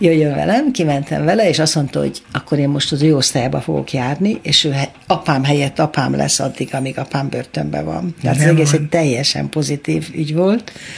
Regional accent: Budapest, Hungary; Hát mi mindvégig Óbudán, ott is születtem Óbudán.

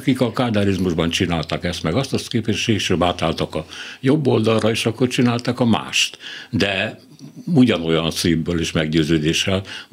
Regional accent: Hódmezővásárhely, Csongrád-Csanád, Hungary; Én ugye Hódmezővásárhelyen születtem. Amikor én a gyerek voltam, 18 éves koromban rájöttem, akkor ott 6 vagy 7 gyár volt.

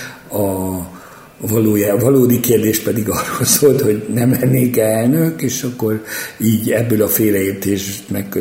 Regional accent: Salgótarján, Nógrád, Hungary; ahol én felnőttem, Salgótarjánban nem volt rabbi, de még kántor sem

